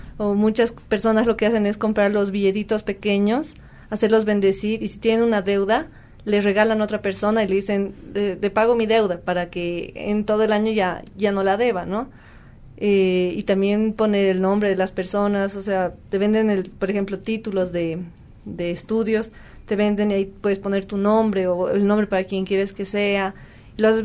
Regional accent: La Paz, Bolivia; Yo soy de La Paz, para empezar.

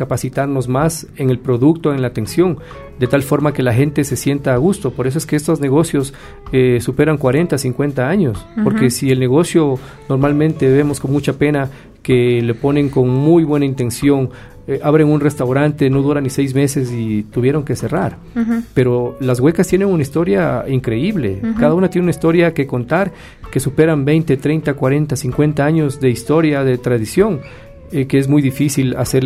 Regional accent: Ecuador; Y uno como ecuatoriano se siente contento ver a tanto extranjero.

